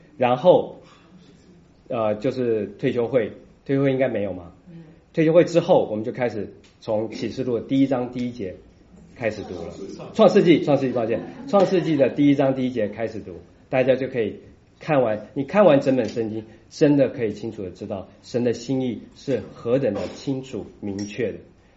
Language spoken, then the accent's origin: Chinese; China; 我们中国人可能有的时候你们会听到有人讲啊